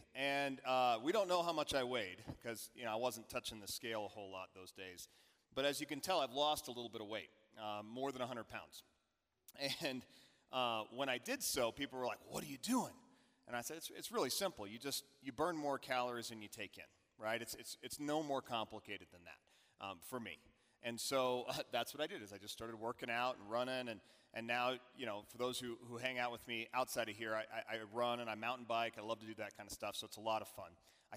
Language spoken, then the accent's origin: English; Texas, United States; As some of you know, I grew up in Texas